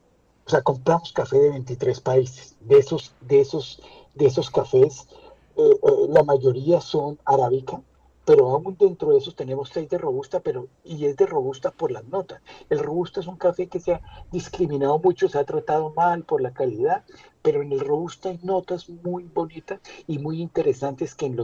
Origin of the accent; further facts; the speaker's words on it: Colombia; como todo colombiano quería comerme el mundo.